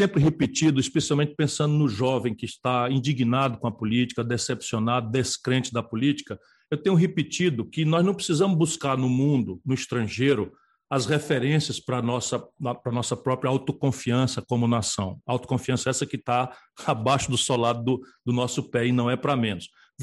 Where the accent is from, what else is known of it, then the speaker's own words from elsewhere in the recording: Brazil; que eu suplico como brasileiro a todos os meus irmãos dessa grande nação